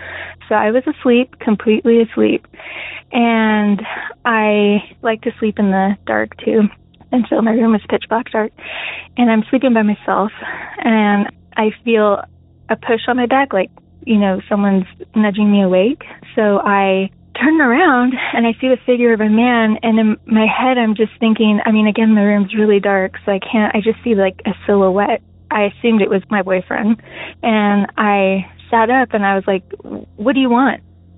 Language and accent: English; California, United States; now in Missouri, United States; Both of them actually take place in Southern California. That's where I'm from.